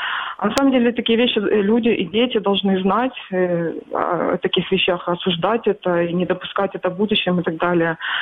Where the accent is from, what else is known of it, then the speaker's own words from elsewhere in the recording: Crimea, Ukraine; Я сейчас проживаю на материковой Украине. Сама крымчанка.